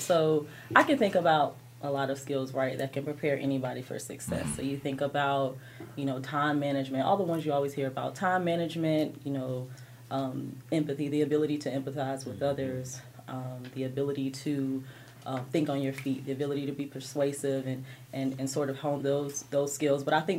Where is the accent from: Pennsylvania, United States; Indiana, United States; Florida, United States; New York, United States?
Florida, United States; Jacksonville; Growing up in Jacksonville, that's sort of kind of all I got the chance to see. I went to school in inner city Jacksonville